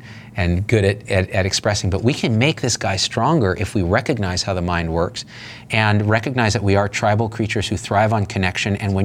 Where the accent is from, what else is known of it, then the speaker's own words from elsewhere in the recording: Morristown, New Jersey, United States; born there; I was born in Morristown.